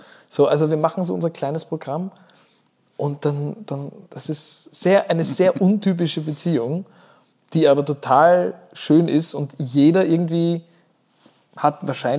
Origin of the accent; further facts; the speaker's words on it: Innsbruck, Tyrol, Austria; es ist ein Innsbrucker, der halb Italiener ist